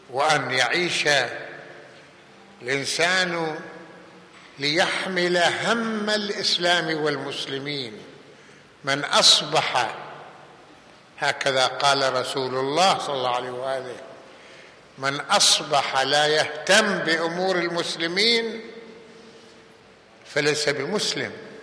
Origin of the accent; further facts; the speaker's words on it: Lebanon; احنا لبنانيين والمفروض على أنه نهتم بلدنا